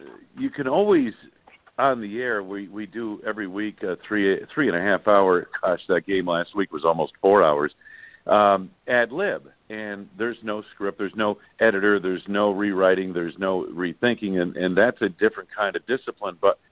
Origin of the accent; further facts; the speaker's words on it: East Coast, United States; when I grew up on the East Coast, I'm a Yankees fan.